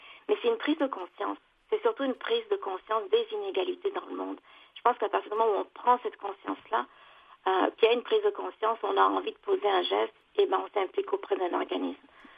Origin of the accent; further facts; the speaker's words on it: France; also born or lived in Bangladesh / United States; now in Canada; J'ai grandi en France.